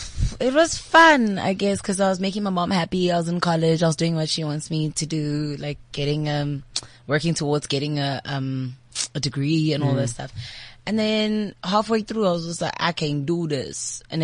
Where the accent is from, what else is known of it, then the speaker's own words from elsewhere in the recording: Durban, KwaZulu-Natal, South Africa; I grew up in Durban.